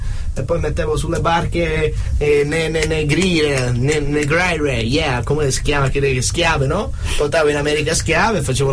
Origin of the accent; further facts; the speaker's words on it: Australia; Italian is a second language; Io vengo dall'Australia, yeah, miei parenti australiani, yeah.